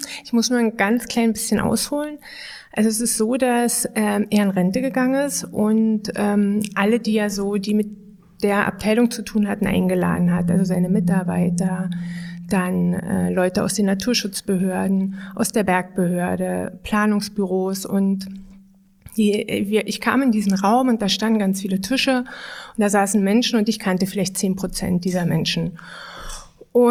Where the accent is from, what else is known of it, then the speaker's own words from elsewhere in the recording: Lusatia, Germany; born there; ich bin ja in der Lausitz geboren und ich bin zweimal, ich sag's mal, abgebaggert worden. Einmal also in der Pubertät, da in der ist der Ort weggebaggert worden, in dem ich geboren wurde.